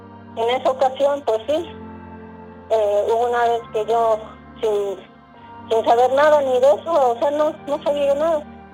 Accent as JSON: {"language": "Spanish", "town": "San Miguel Acuitlapan", "region": "Guerrero", "country": "Mexico", "said": "tengo 51 años de edad. Yo soy de aquí, de San Miguel Acutlapan, municipio de Taxco, Guerrero."}